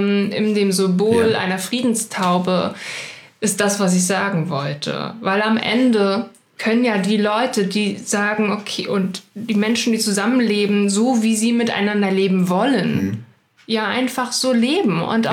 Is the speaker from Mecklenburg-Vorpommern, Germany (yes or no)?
yes; Greifswald, Mecklenburg-Vorpommern, Germany; Ich komme aus Greifswald.